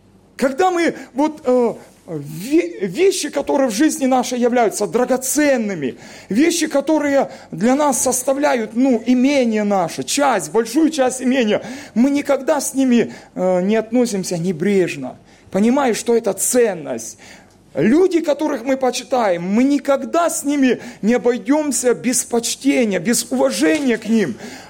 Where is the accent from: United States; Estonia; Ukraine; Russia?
Russia; Krasnodar Krai; я сам родом из Краснодарского края, Северный Кавказ